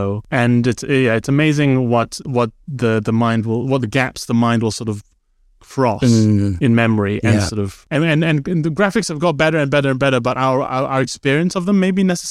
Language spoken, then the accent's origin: English; Sabah, Malaysia; where I grew up not just in Malaysia, but in East Malaysia, North Borneo, you know, so it was very remote. There was not very much going on at all.